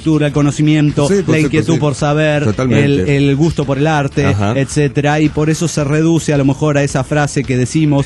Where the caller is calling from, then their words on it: Cochabamba, Bolivia; de Cochabamba, Bolivia.